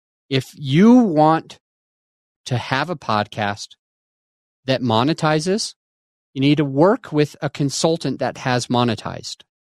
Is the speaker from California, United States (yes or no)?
no; Utah, United States; It was for the church that I was a part of growing up in Utah.